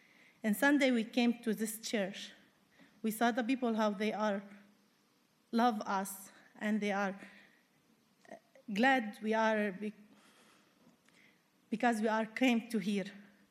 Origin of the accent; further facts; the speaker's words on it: Syria; now in London, Canada; from Syria. I have been here in London 2.5 years.